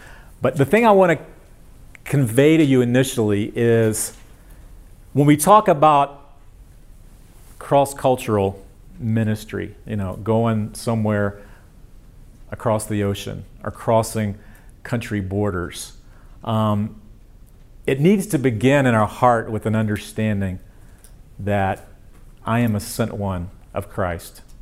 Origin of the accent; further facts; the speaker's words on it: South Carolina, United States; So went back to my hometown. We went out to Francis Marion College at the time that you passed on the way to Myrtle Beach and just went in.